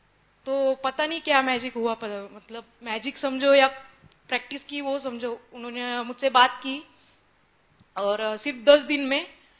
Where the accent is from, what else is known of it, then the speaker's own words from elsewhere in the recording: Mumbai, Maharashtra, India; मैं मुंबई से हूँ